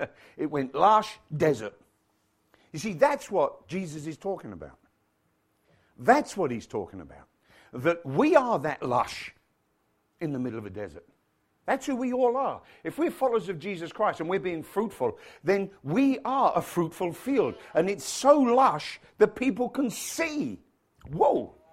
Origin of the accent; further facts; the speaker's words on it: United Kingdom; never felt welcome, because I'm Brit.